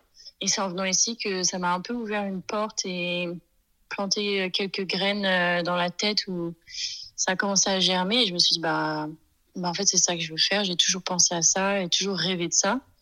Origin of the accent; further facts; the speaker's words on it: France; moved away as an adult; now in South Africa; je suis française et j'ai 29 ans. Mais maintenant, je vis en Afrique du Sud depuis environ 3 ans.